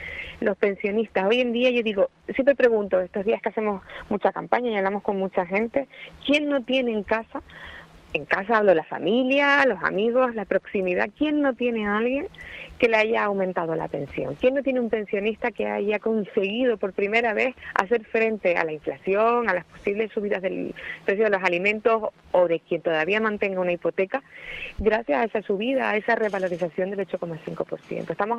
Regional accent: Canary Islands, Spain; Yo soy canaria desde, vamos, la puntita de los dedos de los pies hasta el último pelito de la cabeza.

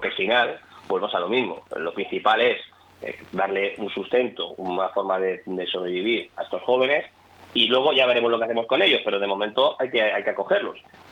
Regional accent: Spain; Incluso en el momento de que estamos compitiendo, somos muy españoles.

